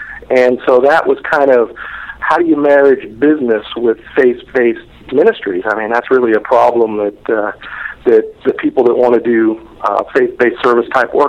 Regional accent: California, United States; now in Phoenix, United States; Well, I grew up in Northern California. And in a real small town, so moving to Phoenix 20 years ago was a huge change for me.

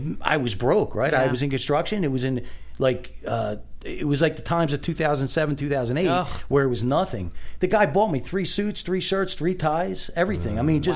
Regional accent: New Jersey, United States; I grew up in Jersey.

